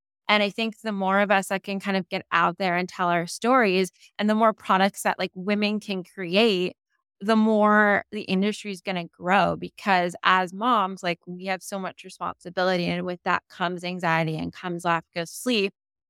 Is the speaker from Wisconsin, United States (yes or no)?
no; California, United States; And I'm from California. So for me, cannabis has been like, quote unquote, legal my entire life